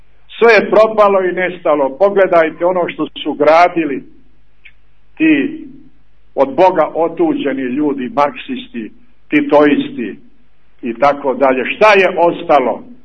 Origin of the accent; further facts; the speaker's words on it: Montenegro; Evo kod nas u Crnoj Gori još je kap ostao i željezara